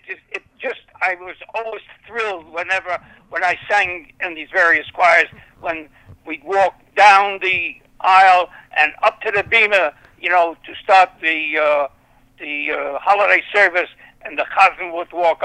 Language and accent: English; Brooklyn, New York, United States; Like, when I grew up in Brooklyn, you know, they had the Stone Avenue Talmud Torah